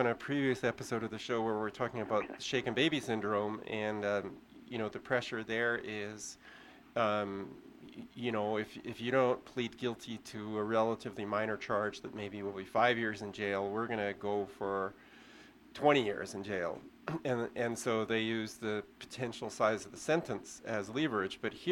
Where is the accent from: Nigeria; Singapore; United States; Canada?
Canada; I don't know if you knew it, but I'm Canadian, but I've traveled to the U.S. a lot.